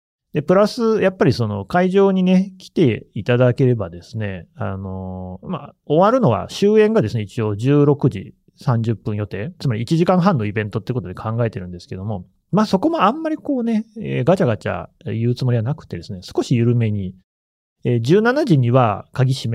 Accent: Aichi, Japan; 私は愛知県の出身で、全然中学受験とかしてません。普通に公立の小学校から公立の中学校に行って、公立の高校に行って、公立の大学に行きました

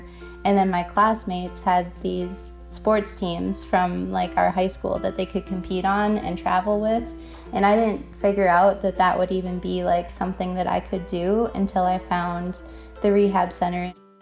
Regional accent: Minnesota, United States; I'm originally from Minnesota and I was from a really small town

